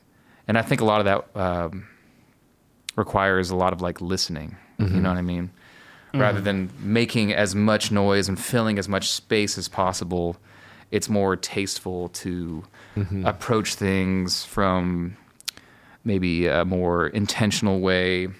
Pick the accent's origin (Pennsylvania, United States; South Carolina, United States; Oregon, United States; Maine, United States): Oregon, United States; Portland; now in Nashville, United States; grew up in the Portland area.